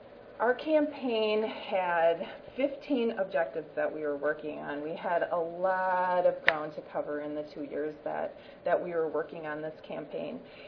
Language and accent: English; Wisconsin, United States; And I'm from Wood County, Wisconsin, and you can see we're right in the center of Wisconsin.